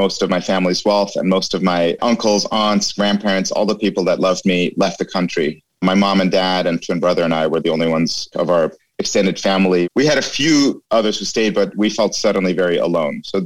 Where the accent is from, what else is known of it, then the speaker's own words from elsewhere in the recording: Tehran, Tehran Province, Iran; English is a second language; also born or lived in United States; I was born in November 1972 in Tehran, Iran. My early childhood, I was born into a wealthy family and spent some time as a baby in the U.S. and, you know, was exposed to English quite young